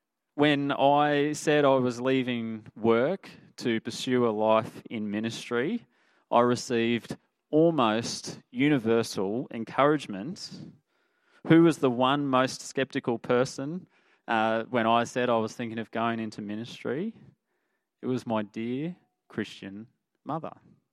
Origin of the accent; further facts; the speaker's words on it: Australia; It challenges me as an Australian bloke who's pretty reserved.